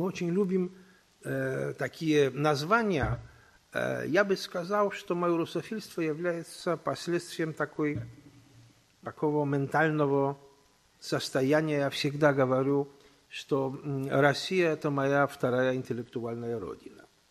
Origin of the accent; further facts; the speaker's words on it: Siedlce, Masovian Voivodeship, Poland; Есть, это мой родной город. Вот там мы жили несколько лет с моим отцом, он там служил